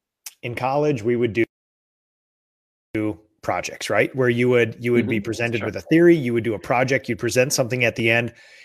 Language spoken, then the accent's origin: English; Minnesota, United States; I'm from Minnesota. I don't make a lot of eye contact.